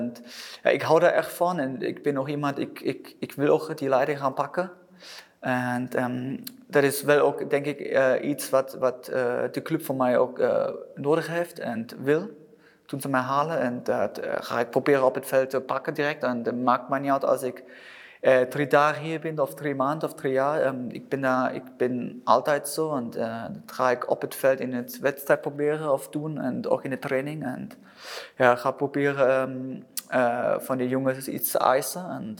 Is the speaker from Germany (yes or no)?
yes; Germany; Dutch is a second language; also born or lived in Netherlands / Switzerland; ik ga zeker natuurlijk als Duitser de Bundesliga bekijken.